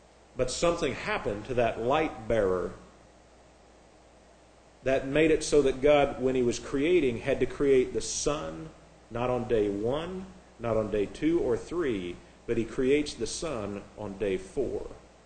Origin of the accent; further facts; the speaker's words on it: Midwest, United States; They talk about me as a Midwesterner, but it's still the United States.